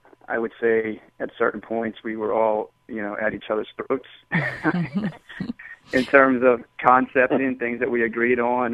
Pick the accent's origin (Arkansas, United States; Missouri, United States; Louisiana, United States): Louisiana, United States; Baton Rouge; also born or lived in Atlanta; now in New Orleans, United States; I mean, I grew up in Baton Rouge and did not know a lot about New Orleans. I've been here now for 6 years and quickly fell in love with the city, especially after Atlanta